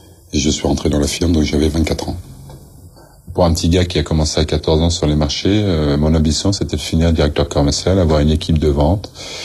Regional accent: L'Haÿ-les-Roses, Île-de-France, France; born or raised there

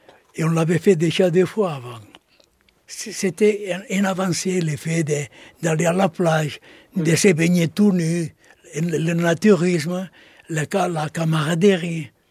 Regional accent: Barcelona, Catalonia, Spain; born there; French is a second language; Je suis né à Barcelone, l'année 1922.

